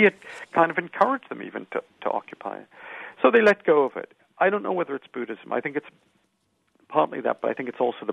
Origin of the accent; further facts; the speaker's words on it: United States; I grew up in the United States in the 1950s when there were 150 million people. Now there are 300 million people in the United States.